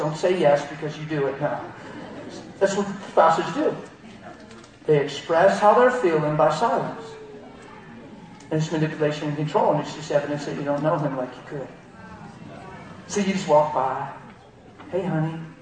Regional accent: Pennsylvania, United States; I'm from Pennsylvania. Do you know that? Do you know I live in Pennsylvania?

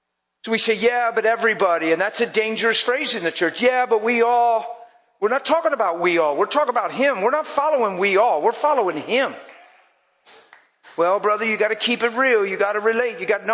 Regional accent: East Coast, United States; now in California, United States; You know, I'm all the way out in California. I'm from the East Coast.

